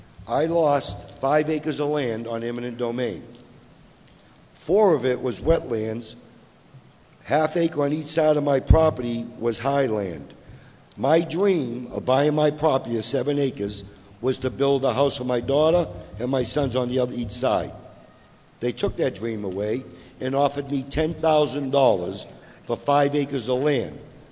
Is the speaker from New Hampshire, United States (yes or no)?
yes; Londonderry, New Hampshire, United States; I was a resident, just like everyone else here, sitting here, in my hometown in Londonderry